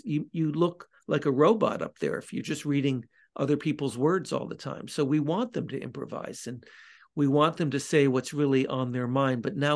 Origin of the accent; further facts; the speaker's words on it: Southern US, United States; As a Southerner, you would think he would make his way over there